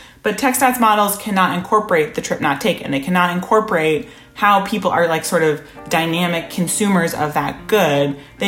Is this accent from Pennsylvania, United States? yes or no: no; California, United States; Yeah, I grew up outside of Los Angeles and lived in Santa Monica after college.